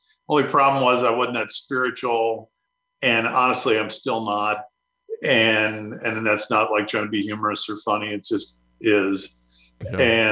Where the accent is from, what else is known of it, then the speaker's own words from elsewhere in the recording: Miami, Florida, United States; But anyway, yeah, I came here. I grew up in Miami. Came here, got married, went to college, met my wife there.